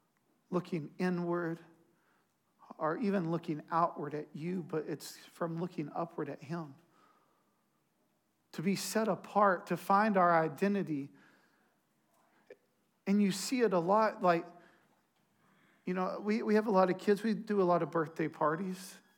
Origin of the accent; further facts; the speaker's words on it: Strawn, Texas, United States; I'm just from Strawn, man. Like, we don't have good towels.